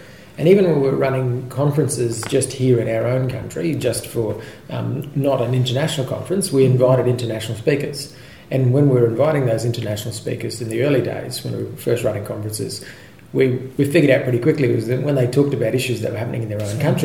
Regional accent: Cherbourg, Queensland, Australia; I'm Goongri from Western Queensland, but I grew up down at Cherbourg.

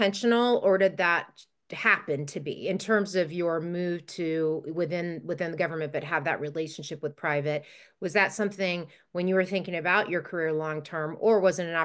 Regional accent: McLean, Virginia, United States; It's funny, I grew up in McLean.

